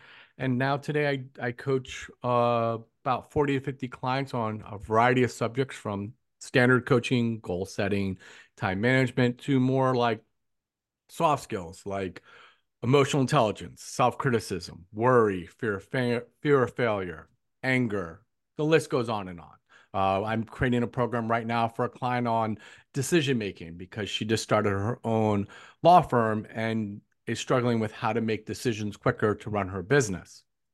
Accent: New Jersey, United States; So I guess, born and raised in New Jersey, went to Rutgers.

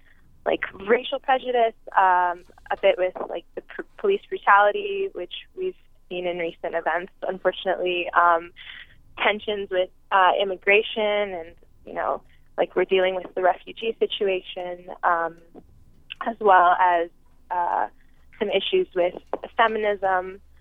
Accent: Houston, Texas, United States; also born or lived in New Orleans; Well, I was born in New Orleans. I grew up in Houston.

